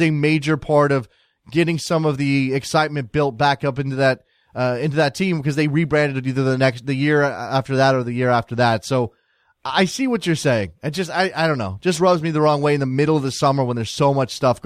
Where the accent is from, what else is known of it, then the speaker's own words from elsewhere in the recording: United States; We are we're spoiled. As American soccer fans, we are completely and utterly spoiled.